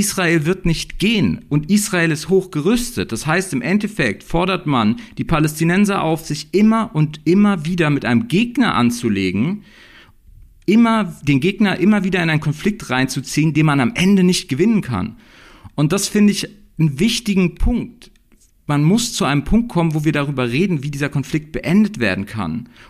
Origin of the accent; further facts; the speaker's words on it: Heidelberg, Baden-Württemberg, Germany; Dass man in Heidelberg, meiner Heimatstadt